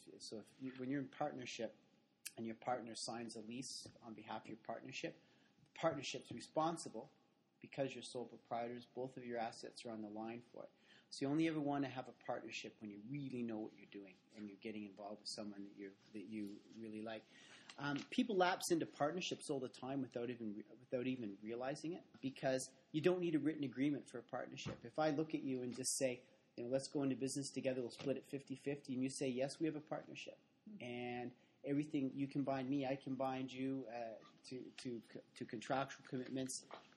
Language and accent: English; Ontario, Canada; I don't suspect you will since we're all from Ontario in this room right now